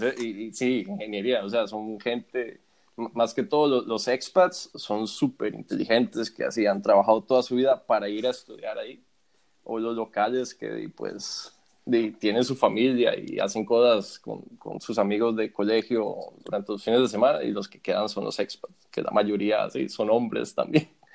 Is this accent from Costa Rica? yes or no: yes; Costa Rica; moved away as an adult; now in Delft, Netherlands; crecí en Costa Rica, estudié en la UCR, trabajé en Costa Rica y después me vine aquí a Delft.